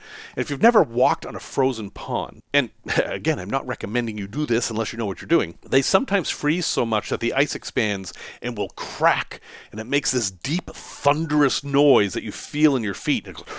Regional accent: Massachusetts, United States; And I grew up in Massachusetts, so it got cold in the winter

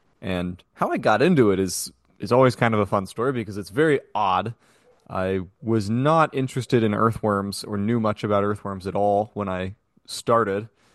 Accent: Florida, United States; the overuse of this industrial fertilizer in my home state in Florida for housing developments and nurseries

